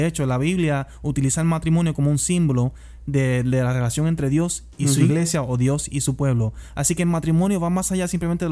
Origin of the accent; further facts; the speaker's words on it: Puerto Rico; yo tengo el derecho a votar porque soy por nacimiento puertorriqueño.